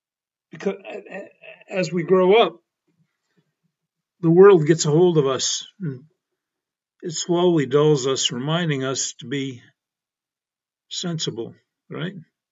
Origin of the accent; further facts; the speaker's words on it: Denver, Colorado, United States; For my part, I grew up in Denver